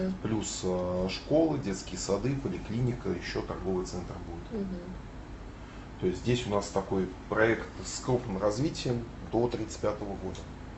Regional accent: Saint Petersburg, Russia; Я вообще родился, полжизни прожил в Красносельском районе.

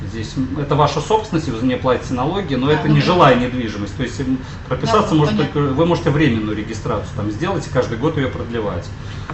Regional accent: Saint Petersburg, Russia; как являюсь коренным жителем Петербурга

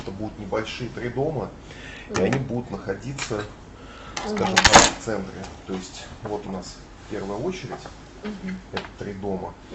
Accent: Saint Petersburg, Russia; Я вообще родился, полжизни прожил в Красносельском районе.

